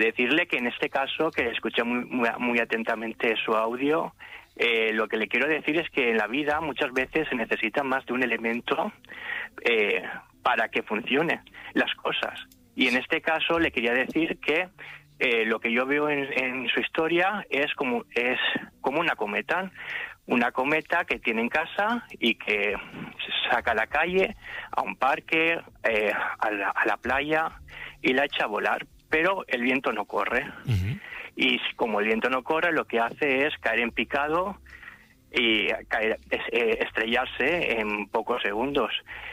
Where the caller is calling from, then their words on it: Gandia, Valencian Community, Spain; de Gandía